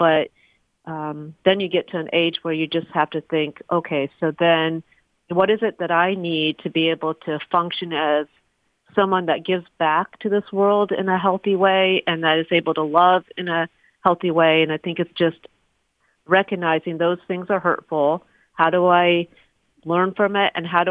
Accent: Iowa, United States; growing up in the Midwest in Iowa. And I love Iowa. I love that I'm a Hawkeye.

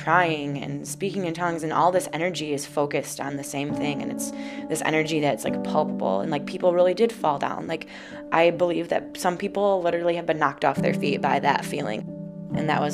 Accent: Hudsonville, Michigan, United States; I'm 27. I grew up in Hudsonville, which is not too far from Grand Rapids.

